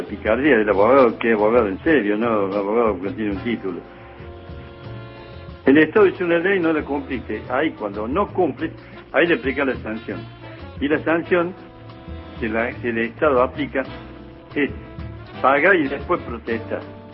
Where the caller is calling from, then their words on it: Córdoba, Argentina; de Córdoba